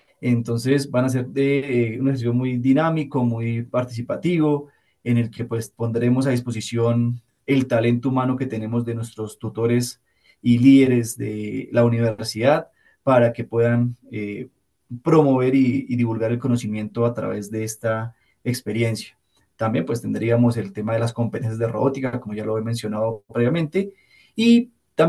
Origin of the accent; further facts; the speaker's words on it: Colombia; se puede también vivir la pasión del fútbol como colombianos